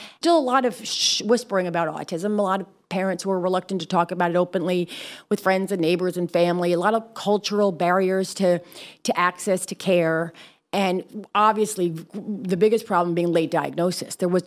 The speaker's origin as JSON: {"language": "English", "region": "New York", "country": "United States", "tie": "born or raised there", "said": "Listen, I grew up in New York, and I'm a New Yorker, even though I've lived in a lot of other places."}